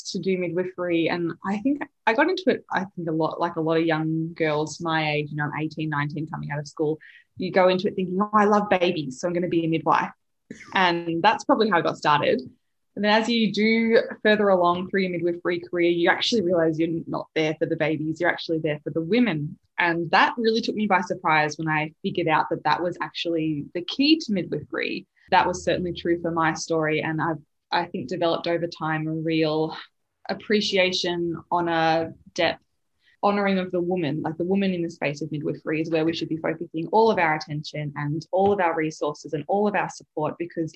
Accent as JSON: {"language": "English", "town": "Melbourne", "region": "Victoria", "country": "Australia", "tie": "born or raised there", "said": "No, I live in Melbourne in Australia. You can probably all tell from my accent that I'm not from Britain. So yes, I've lived here my whole life"}